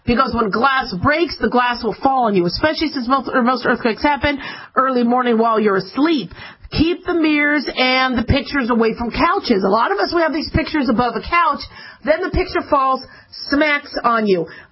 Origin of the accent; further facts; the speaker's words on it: California, United States; also born or lived in Arizona; for those of us that had earthquake drills growing up in California